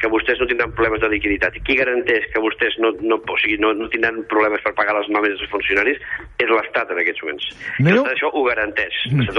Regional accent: Catalonia, Spain; com a català

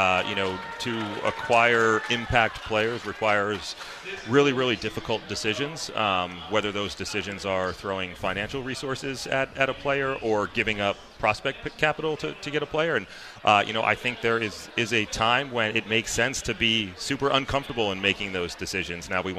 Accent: Connecticut, United States; And I grew up in Connecticut. I was on kind of the cusp of the New York and Boston boundary.

